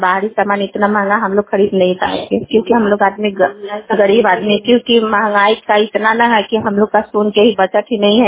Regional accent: Ghataro Math, India; मैं घटारो मठ की रहने वाली हूँ।

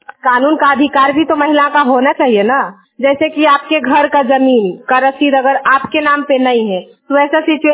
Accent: Nawada, Bihar, India; मैं नारजीगंज नवादा से बिलोंग करती हूँ

